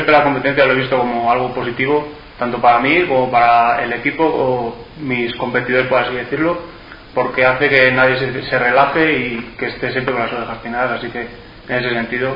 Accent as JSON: {"language": "Spanish", "town": "Torrelavega", "region": "Cantabria", "country": "Spain", "said": "yo vengo de Torrelavega, que está en Cantabria, ya sabes que en el norte los inviernos son duros"}